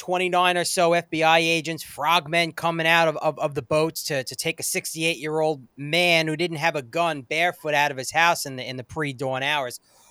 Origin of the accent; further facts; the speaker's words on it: United States; as an American patriot, I love my country.